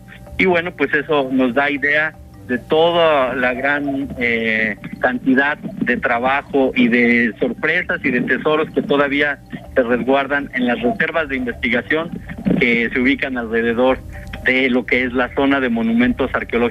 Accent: Morelos, Mexico; nos deben de hacer sentir orgullosos como morelenses y como mexicanos

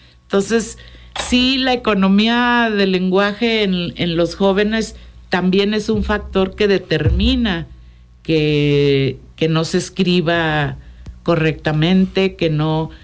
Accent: Mexico; Pero nosotros sí, como mexicanos.

